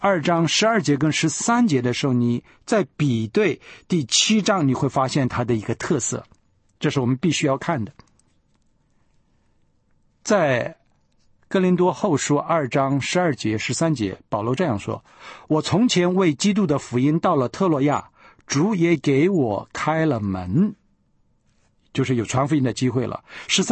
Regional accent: China; 其实我们中国人都知道，孟子的母亲有一天因为孟子不愿意读书来家以后

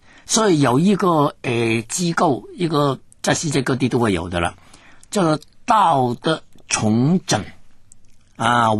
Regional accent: China; 那我们中国人呢，特别呢喜欢讲良心

